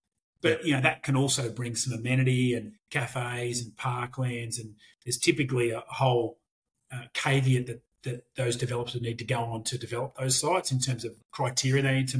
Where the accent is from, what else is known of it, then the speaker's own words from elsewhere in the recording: Victoria, Australia; also born or lived in Melbourne / Sydney; now in Brisbane, Australia; I was born in Victoria and lived in Melbourne to, you know, I was a country boy, but lived in Melbourne in my early 20s and travelled overseas. In my 30s, lived in Sydney, and my 40s, I've lived here in Brisbane.